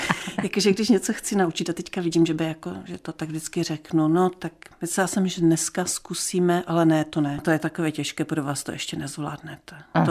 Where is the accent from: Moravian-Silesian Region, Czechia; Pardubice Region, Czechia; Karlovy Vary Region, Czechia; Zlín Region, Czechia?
Moravian-Silesian Region, Czechia; Karviná; born there; now in Český Těšín, Czechia; Já jsem se narodila v Karviné ráji, tož jak jinak.